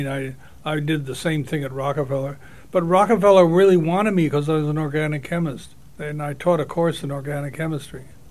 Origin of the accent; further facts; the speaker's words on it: New York City, New York, United States; born there; I was born in Manhattan, yeah.